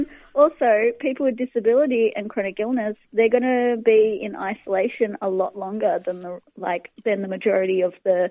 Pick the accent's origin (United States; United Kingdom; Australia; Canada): Australia; Campbelltown, New South Wales; I grew up in Campbelltown